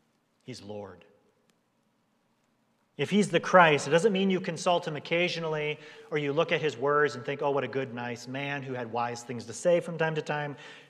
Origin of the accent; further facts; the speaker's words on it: Milwaukee, Wisconsin, United States; accent: Wisconsin; And I grew up in Milwaukee, Wisconsin. And I'm trying not to say Wisconsin with a Wisconsin accent.